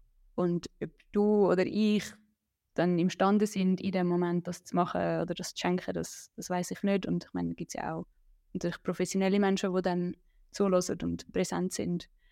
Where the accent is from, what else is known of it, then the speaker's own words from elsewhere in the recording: Switzerland; Unwort für mich als Schweizerin zum Aussprechen.